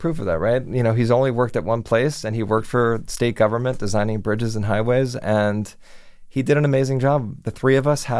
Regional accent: Miami, Florida, United States; So growing up in Miami and working in local news in Miami, where I got my start, I started down there in the mid-90s

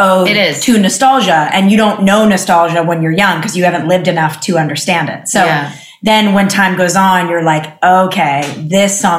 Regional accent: California, United States; driving down the PCH, growing up in California.

